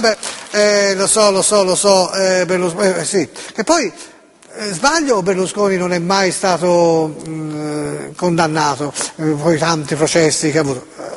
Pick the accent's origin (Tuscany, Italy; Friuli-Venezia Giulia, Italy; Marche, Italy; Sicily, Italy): Tuscany, Italy; Florence; No, sono di Firenze, Firenze, fiorentino, nato a Firenze